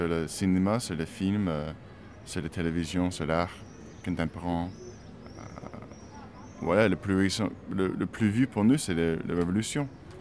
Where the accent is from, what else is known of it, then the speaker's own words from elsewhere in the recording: United States; French is a second language; Moi, je suis américain, donc ça veut dire des racines un peu partout, mais on est déracinés dans un certain sens aussi.